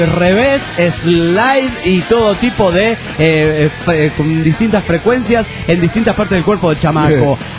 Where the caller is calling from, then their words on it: Jalisco, Mexico; de Tona, en Tonada, esto es en Jalisco, México.